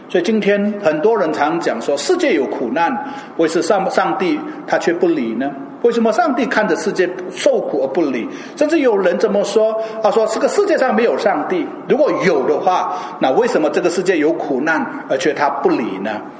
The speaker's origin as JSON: {"language": "Chinese", "country": "Indonesia", "tie": "born or raised there", "said": "我小时候我在印尼长大，我的父亲是驾船的，"}